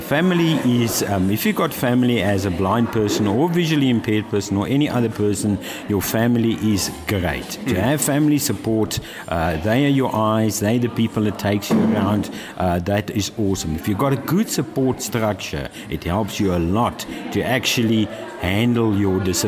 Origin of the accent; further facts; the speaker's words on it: Cape Town, Western Cape, South Africa; But I was in Cape Town because I'm coming from Cape Town. I'm all the way from Cape Town